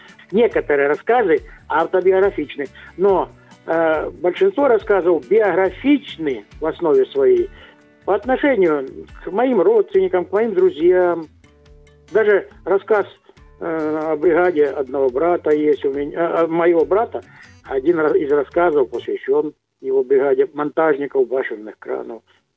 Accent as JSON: {"language": "Russian", "region": "Krasnodar Krai", "country": "Russia", "tie": "born or raised there", "said": "Я вырос на Кубани, и там, в таких местах, где в каждом дворе по щукарю жило."}